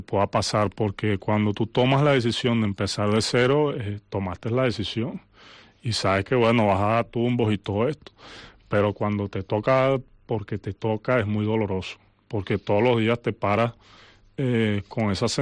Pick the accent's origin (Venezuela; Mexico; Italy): Venezuela; moved away; eso para nosotros significa mucho hoy como venezolanos regados por el mundo.